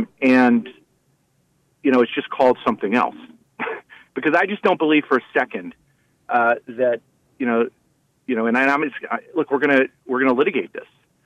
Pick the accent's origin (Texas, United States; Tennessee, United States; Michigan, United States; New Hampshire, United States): New Hampshire, United States; I grew up in New Hampshire, okay? Like, I'm an authentic product of New Hampshire. I went to Oyster River High School.